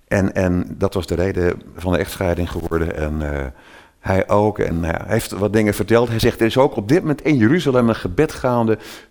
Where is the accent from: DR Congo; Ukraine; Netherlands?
Netherlands; Blaricum, North Holland; ik kom uit Blaricum. Het is altijd een risico als je dat zegt, dat je uit Blaricum komt. Zeggen mensen, dat is de duurste plek van heel Nederland. Is dat klopt? En daar woon ik.